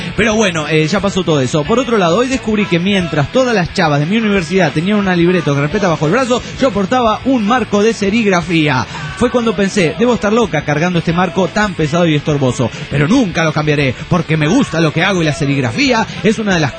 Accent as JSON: {"language": "Spanish", "town": "Pénjamo", "region": "Guanajuato", "country": "Mexico", "tie": "born or raised there", "said": "un saludo a mi pueblo. Maricel, un saludo para el pueblo de Pénjamo, ahí en sí. Guanajuato, México."}